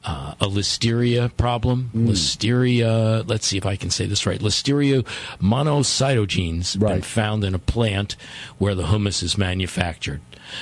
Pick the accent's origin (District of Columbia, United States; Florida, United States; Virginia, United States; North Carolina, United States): Virginia, United States; Afton; although there's no real town in my hometown.